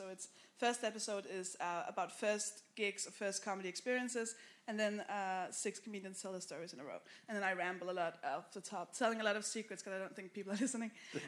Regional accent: Copenhagen, Capital Region of Denmark, Denmark; I come from Copenhagen.

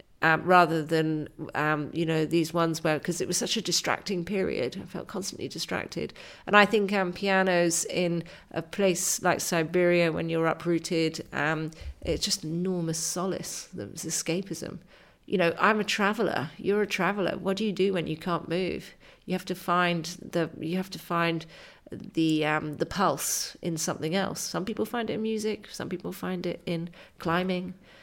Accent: England, United Kingdom; I'm a English writer, I'm knocking on the door of Putin's Russia saying, have you got a piano?

